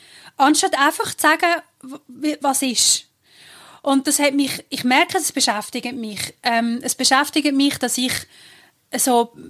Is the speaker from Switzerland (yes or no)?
yes; Switzerland; aber bei uns in der Schweiz habe ich manchmal das Gefühl, sobald jemand nicht so hundertprozentiges Bild reinpasst, ist es dann ein bisschen schwierig.